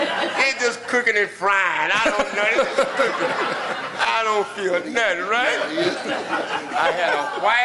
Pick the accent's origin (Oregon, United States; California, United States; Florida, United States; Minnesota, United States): Florida, United States; I'm from Florida, okay? I ain't down with this